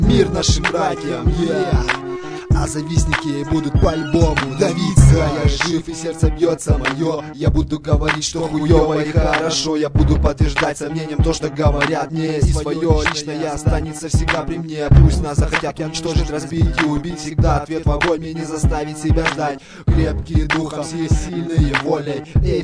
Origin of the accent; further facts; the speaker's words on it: Siberia, Russia; now in Frankfurt am Main, Germany; я родом из Сибири. Теперь я здесь, в Германии проживаю. Хессен, земля, Франкфурт am Main.